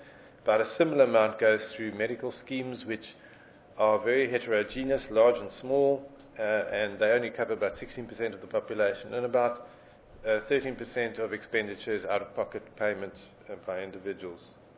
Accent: South Africa; I'm from South Africa

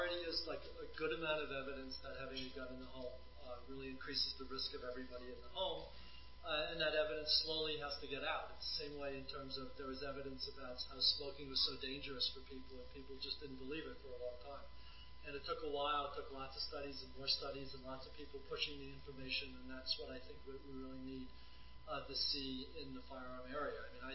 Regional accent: Boston, Massachusetts, United States; I mean, I'm from Boston, and I can tell you, the large majority of guns used by criminals in Boston come from outside of Massachusetts.

